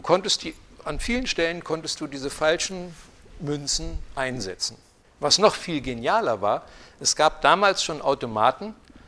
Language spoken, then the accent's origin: German; Lehrte, Lower Saxony, Germany; Und es trug sich zu, dass bei uns in Lehrte bei Hannover, da gibt es ein Miele-Werk.